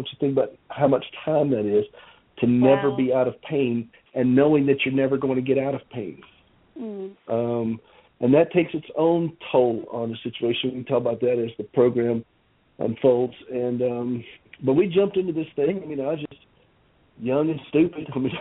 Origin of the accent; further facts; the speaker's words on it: South Carolina, United States; Well, I grew up in South Carolina.